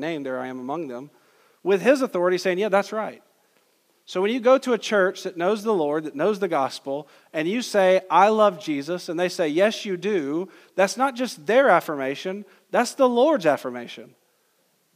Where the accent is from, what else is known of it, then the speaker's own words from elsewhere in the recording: Georgia, United States; I'm just speaking subjectively how I grew up in Georgia and what I saw in California at different churches